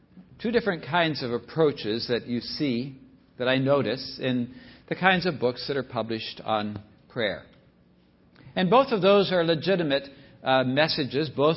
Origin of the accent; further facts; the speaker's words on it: California, United States; I grew up in Southern California.